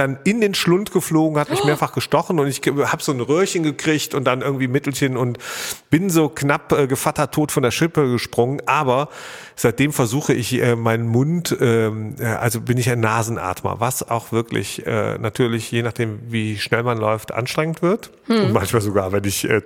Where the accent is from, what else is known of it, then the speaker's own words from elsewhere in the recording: Rhineland, Germany; now in Berlin, Germany; Ich bin ja Rheinländer, schon ewig in Berlin, aber Rheinländer.